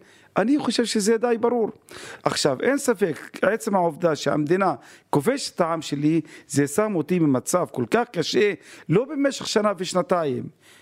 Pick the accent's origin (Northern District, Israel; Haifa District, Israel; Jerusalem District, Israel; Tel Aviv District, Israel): Haifa District, Israel; Haifa; אני חיפאי בכל רמה חבריי.